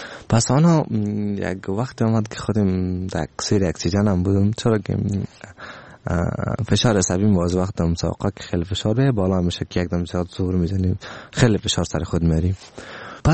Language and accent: Persian; Afghanistan; همی گپ ماست برش که ما افغان هستم، در مقابلتان شکست نمیخوریم